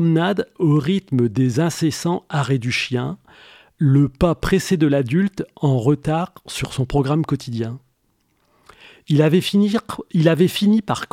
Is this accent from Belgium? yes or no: no; Arras, Hauts-de-France, France; Je suis né à Arras, le livre parle de mes 44 premières années à Arras, mais alors je me sens d'Arras effectivement